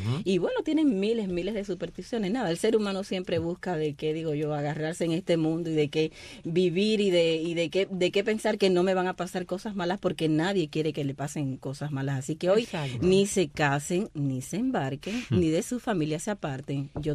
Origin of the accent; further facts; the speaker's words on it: Cuba; los cubanos somos muy supersticiosos.